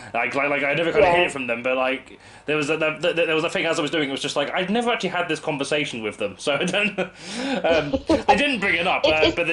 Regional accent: London, United Kingdom; moved away as an adult; now in Salford, United Kingdom; I'm from London originally. Walthamstow, Yeah, so from London originally, and then I moved up to Salford for uni, and I've just been around this area since then.

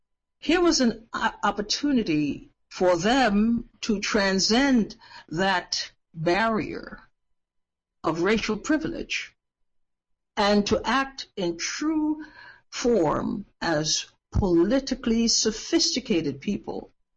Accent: Trinidad & Tobago; Now, I was raised in the Caribbean, in Trinidad. I talk about this all the time. And the women in my little town, they took care of business.

